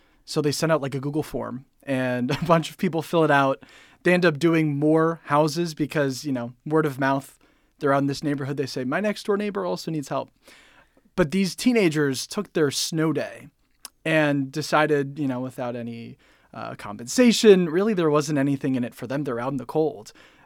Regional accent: Cleveland, Ohio, United States; I mean, I grew up in Cleveland, so I've been dealing with the snow for years

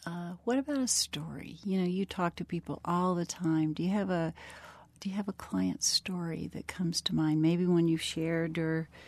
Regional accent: the South, United States; And, you know, I'm from the South.

